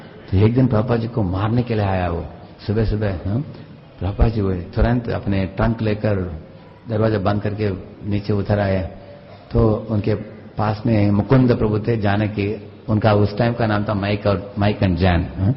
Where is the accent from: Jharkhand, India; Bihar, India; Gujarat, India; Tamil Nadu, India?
Tamil Nadu, India; accent: Tanglish; Hindi is a second language; जैसे मैं तमिलनाडु से हूं, मेरा इंग्लिश को बोलते हैं टंग्लिश बोलते हैं इसको, तमिल प्लस इंग्लिश टंग्लिश।